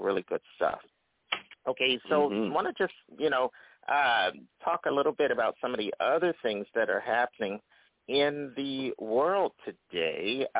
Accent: Philadelphia, Pennsylvania, United States; growing up in Philadelphia, I grew up in North Philadelphia.

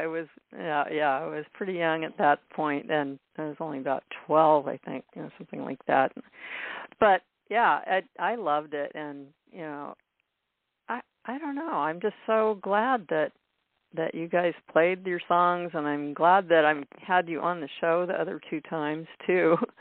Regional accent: California, United States; also born or lived in Palo Alto; I've been in California my entire life. And I was born in Palo Alto, California, but we moved to Shasta County when I was only 5 and a half. So I was living out in the country

